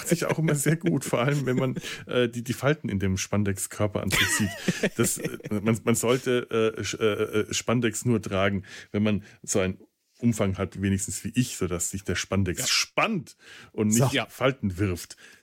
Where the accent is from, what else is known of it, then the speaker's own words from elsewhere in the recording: Bavaria, Germany; bei uns in Bayern ja auch nicht SZ heißt. Ich komme aus der Gegend, wo man das scharfes S nennt.